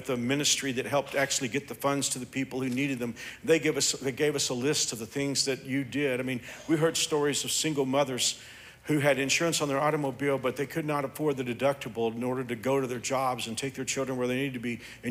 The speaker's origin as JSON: {"language": "English", "town": "Andover", "region": "Kansas", "country": "United States", "tie": "born or raised there", "said": "When the tornado hit my hometown of Andover"}